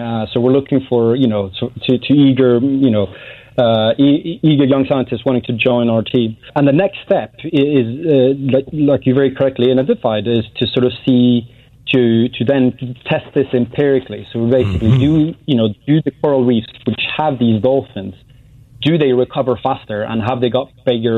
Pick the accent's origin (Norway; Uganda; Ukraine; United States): Norway; I'm half Norwegian, so I come from Norway